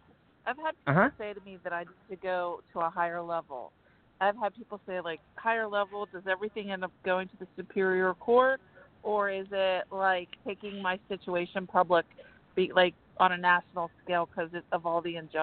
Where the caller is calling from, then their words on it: Pittsburgh, Pennsylvania, United States; from Pittsburgh.